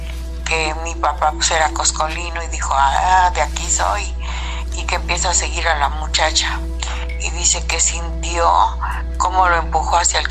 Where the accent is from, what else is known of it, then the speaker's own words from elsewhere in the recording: Ciudad Mendoza, Veracruz, Mexico; estamos en el estado de Veracruz, en Ciudad Mendoza, Veracruz, México.